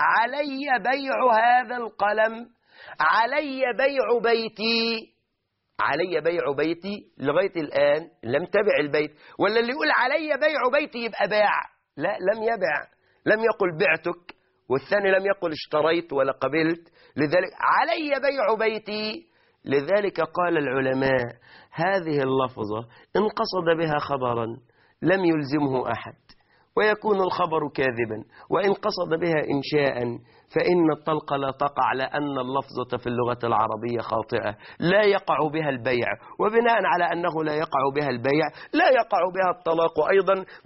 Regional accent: Egypt

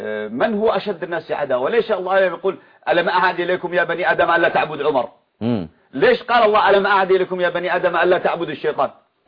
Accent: Yemen; المنهج القراني عندنا في اليمن

